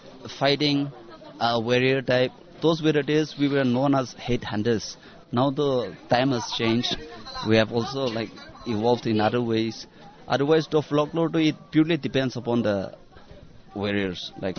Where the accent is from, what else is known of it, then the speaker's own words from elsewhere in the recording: Nagaland, India; We have our Lotha community, we are spread all over Nagaland. Actually, we Lotha community, we are from the Mongolian tribe, Mongolian race.